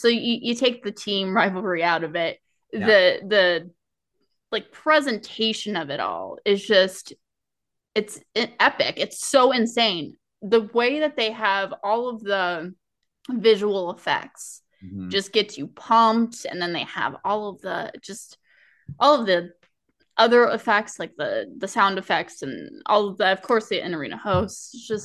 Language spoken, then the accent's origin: English; Las Vegas, Nevada, United States; Now, I am from Vegas.